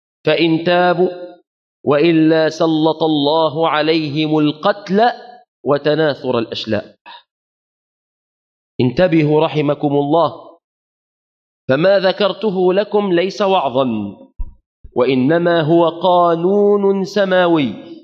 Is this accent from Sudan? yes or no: no; Egypt; نسأل الله أن يحفظ بلادنا مصر